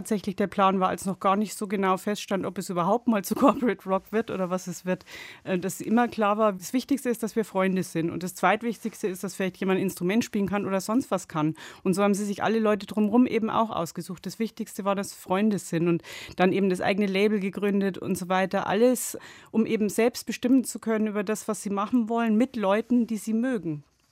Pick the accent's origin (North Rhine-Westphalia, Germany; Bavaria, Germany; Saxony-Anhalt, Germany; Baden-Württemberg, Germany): Bavaria, Germany; Ich komme aus Bayern, insofern bin ich da ein bisschen...